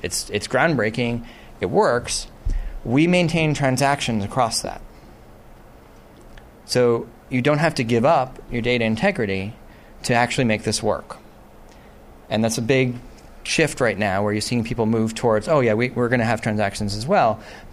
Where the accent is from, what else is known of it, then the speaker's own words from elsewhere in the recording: New York, United States; I'm from New York, there are buildings in New York City where you can find where the electricity generation plant was.